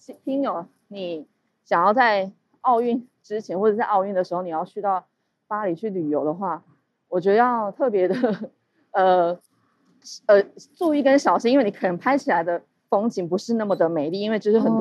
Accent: Taiwan; 我不是日本人，我是台湾人这样子。

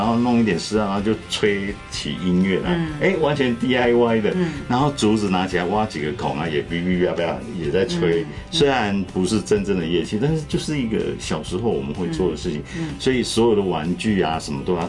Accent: Taixi, Yunlin County, Taiwan; 就是全部要捐给我的故乡云林或者台西，我就要留在这个地方。

